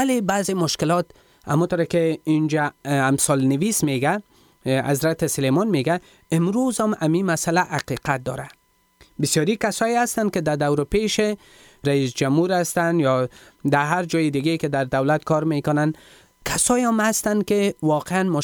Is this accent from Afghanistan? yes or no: yes; Afghanistan; ما شما کل ما افغان هستیم. اگر ما مسیحی شدیم به این معنی نیست که ما کدام بیگانه هستیم. ما هم افغان هستیم و افغانستان کشور عزیز ماست.